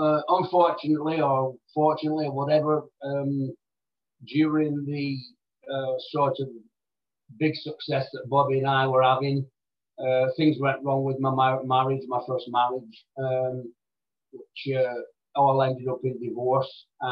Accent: Oldham, North West England, United Kingdom; I've lived over here now 30 years or so. It's not too far from where I was born and bred in Oldham.

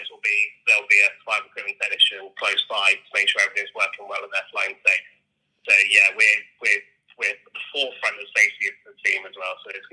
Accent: Paignton, South West England, United Kingdom; So I'm from Paignton. I grew up on the harbour. So it's right in that section of the harbour. I went to Curtis Street Primary School.

